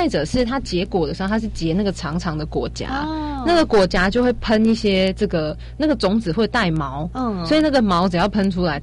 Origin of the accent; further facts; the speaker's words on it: Taipei, Taiwan; 因为我在台北长大，台北市的地砖，我不知道你有没有注意到